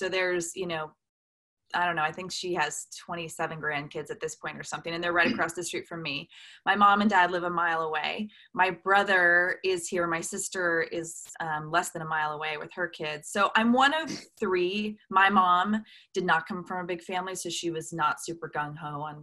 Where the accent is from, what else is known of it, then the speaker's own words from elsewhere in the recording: Newport Beach, California, United States; Yeah, I grew up in Newport Beach, California, which—